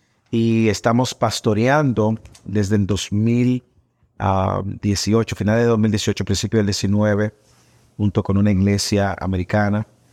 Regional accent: Santo Domingo, Distrito Nacional, Dominican Republic; Yo soy nacido y crecí en la República Dominicana, Santo Domingo, la ciudad capital.

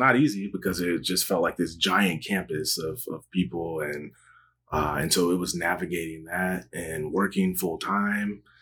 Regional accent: San Diego, California, United States; Like, I grew up here in San Diego and did not have aspirations to go to college at all.

